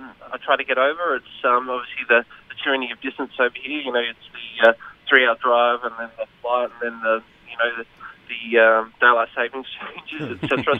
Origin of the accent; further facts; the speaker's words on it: Adelaide, South Australia, Australia; now in Melbourne, Australia; No, I'm from Adelaide